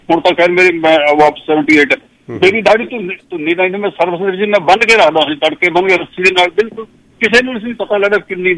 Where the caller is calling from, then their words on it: Montreal, Quebec, Canada; ਹਾਂਜੀ ਗਰੇਵਾਲ ਸਾਹਿਬ, ਮੈਂ ਵੀ ਮੋਂਟਰੀਅਲ ਤੋਂ ਹਾਂ